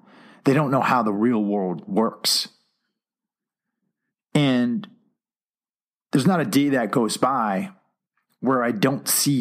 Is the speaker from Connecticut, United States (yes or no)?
yes; Norwalk, Connecticut, United States; A kid from my hometown, Norwalk, Connecticut